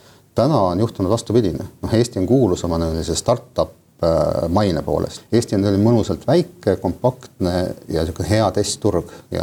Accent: Saare County, Estonia; Ma olen uhke, ma Saaremalt pärit olen.

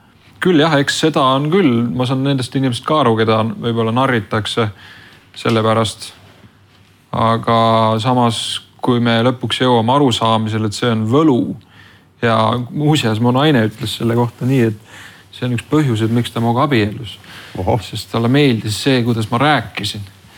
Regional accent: Saare County, Estonia; Ma ei ole tartlane oma sellises mõttemaailmas. Ma olen ikka saarlane.

